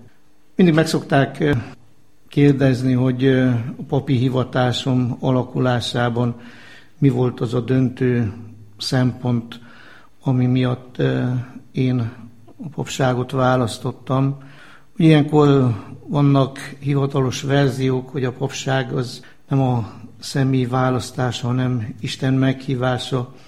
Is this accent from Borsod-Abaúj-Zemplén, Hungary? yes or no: no; Vasvár, Vas, Hungary; now in Celldömölk, Hungary; Én magam vasvári származású vagyok, tehát elmondhatom azt, hogy a szűzanya kegyhelyéről kerültem ide celldömölkre